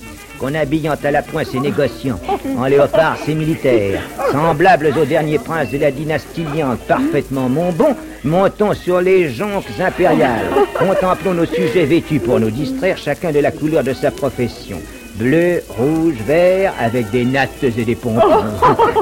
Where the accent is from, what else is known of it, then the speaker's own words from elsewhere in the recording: France; je suis français.